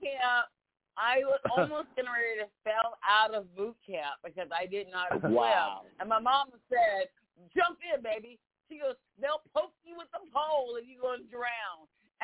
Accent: Vallejo, California, United States; I'm originally from California.

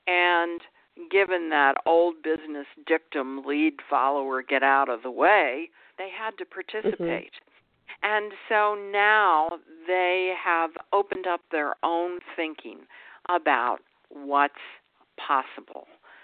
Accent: East Coast, United States; now in Texas, United States; You know, for this East Coast gal, I live 1 mile from the local rodeo.

